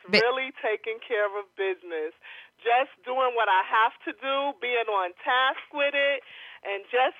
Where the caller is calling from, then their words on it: Brooklyn, New York, United States; I'm calling from Brooklyn.